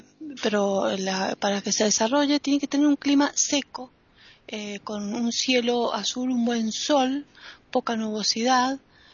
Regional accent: Mendoza, Argentina; Y como mendocina, se dice que es la capital internacional del vino, Mendoza.

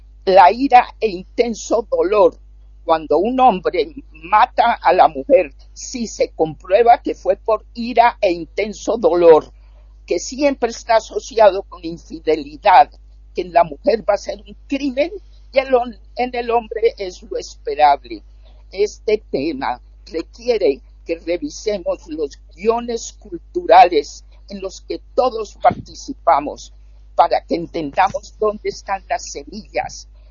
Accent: Colombia; En mi país es un horror, pero no es el único, Colombia.

